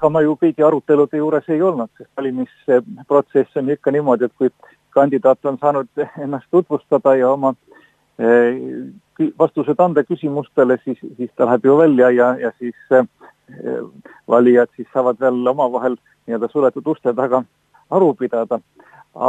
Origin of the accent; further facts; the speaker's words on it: Pärnu, Pärnu County, Estonia; now in Põlva, Estonia; Pärnu on ju minu sünnilinn ja seal ma olen üles kasvanud ja Pärnu Elisabeti kogudus on minu ja kogu meie pere kodu kogudus, aga teisalt tõesti see Põlva on viimase 17,5 aastaga ikka päris südame külge kasvanud.